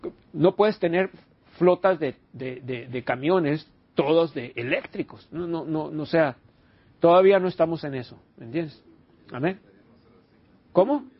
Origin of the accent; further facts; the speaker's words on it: Sonora, Mexico; No más si soy de Sonora, quiero carne, bien, ajá.